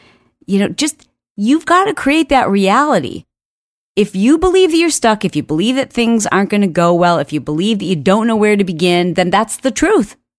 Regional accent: Michigan, United States; Now, I grew up in Michigan, and if you've ever driven in a cold weather state and had the lovely experience of sliding off the road and into a ditch

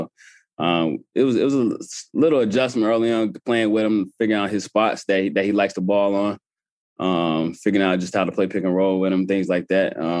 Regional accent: Charlotte, North Carolina, United States; Yeah, I mean, we grew up in Tobacco Row right up the street in Charlotte.

